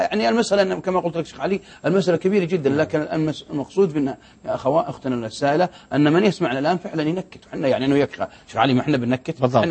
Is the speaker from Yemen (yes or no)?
no; Saudi Arabia; عندنا في السعوديه